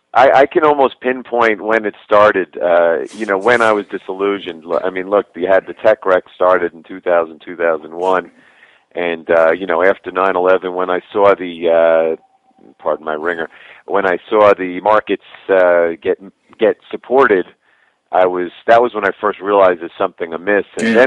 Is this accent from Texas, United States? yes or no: no; New York, United States; I am from New York. I don't live there anymore. But as a New Yorker, I had dreams of Wall Street